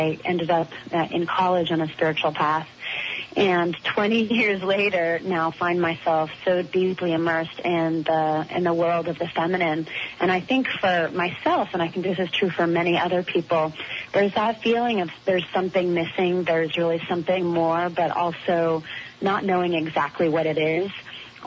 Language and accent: English; California, United States; I was raised here in California and grew up with loving parents, but in a pretty masculine environment.